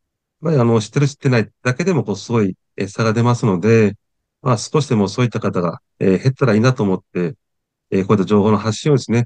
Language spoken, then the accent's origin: Japanese; Akashi, Hyogo, Japan; now in Nagasaki, Japan; 出身は兵庫県の明石市なんですけども、いろいろご縁があって長崎に住みまして、長崎の人と結婚して